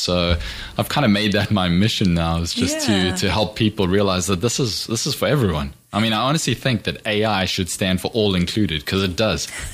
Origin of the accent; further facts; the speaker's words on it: South Africa; moved away as an adult; also born or lived in London; now in Spain; I'm from South Africa originally, and after I finished studying university, I moved to London. Ended up being there for about 8 years before the sunny blue skies of Spain called. So I got here in about, I think it was late 2009, and been here ever since.